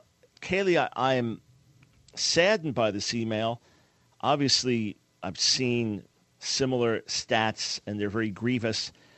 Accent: New York City, New York, United States; also born or lived in Maryland; now in Pensacola, United States; Now, look, I'm from New York, and Nancy and I, after living the first 30-something years of our lives in New York area, then so New York City, Long Island, then moved to Maryland

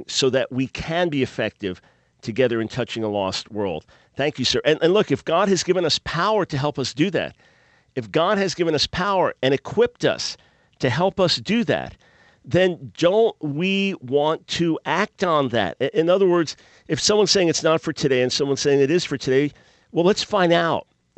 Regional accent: New York, United States; I know you're telling the truth about the LIE, the world's largest parking lot, because I grew up on Long Island.

